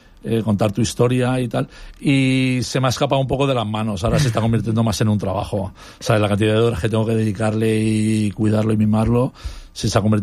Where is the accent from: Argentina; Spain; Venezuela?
Spain; Benidorm, Valencian Community; como mi nombre es inglés, llama mucho la atención, la gente me pregunta dónde soy, yo digo que soy de Benidorm